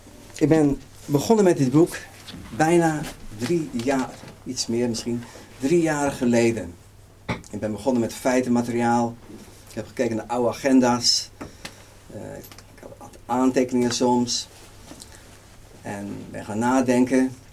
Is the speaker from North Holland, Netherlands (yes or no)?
no; Zeeland, Netherlands; Als Zeeuw, geboren en getogen Zeeuw.